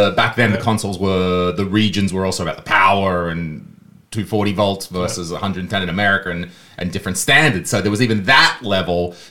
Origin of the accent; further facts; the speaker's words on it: Australia; Now I'm from Australia, but I think there was something special that happened around that time in the United Kingdom